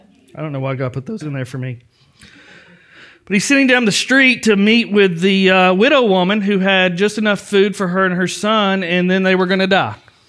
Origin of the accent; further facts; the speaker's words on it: the South, United States; You know, growing up in the South, we had two sets of dishes.